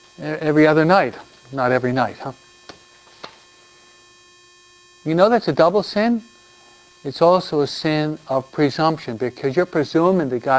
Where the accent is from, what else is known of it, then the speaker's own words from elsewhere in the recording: New York, United States; I'm a New Yorker, so I'm pretty sharp.